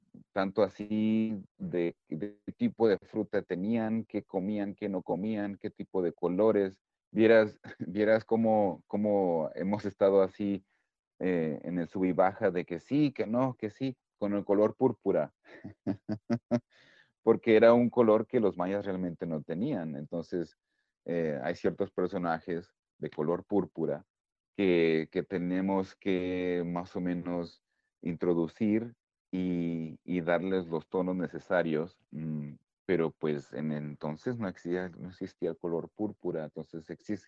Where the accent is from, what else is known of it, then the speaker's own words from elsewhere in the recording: Mexico; como mexicano, pues crecí escuchando las épicas historias del Imperio Azteca